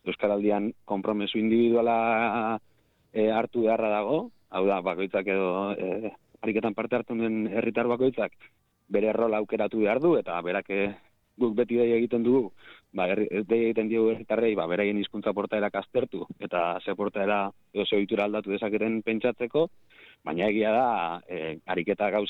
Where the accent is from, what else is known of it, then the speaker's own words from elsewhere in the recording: Lekeitio, Basque Country, Spain; Ni neu lekeitiarra naiz, arnazgune batekoa